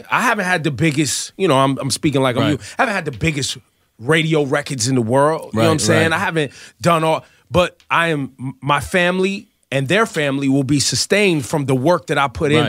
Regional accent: New York, United States; I'm from New York, and I got to do my

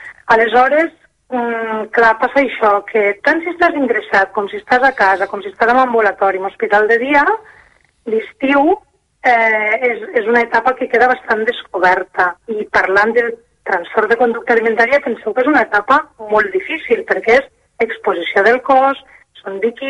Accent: Tremp, Catalonia, Spain; jo soc de Tremp, per tant, aquí al territori tenim molt pocs recursos.

